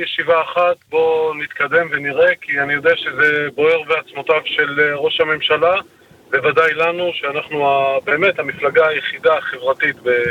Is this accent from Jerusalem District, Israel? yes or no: no; Kiryat Ata, Haifa District, Israel; אז אני מקריית אתא